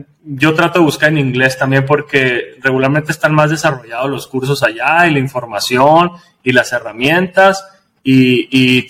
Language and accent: Spanish; Sonora, Mexico; en México, yo soy de Sonora, estoy ubicado en Sonora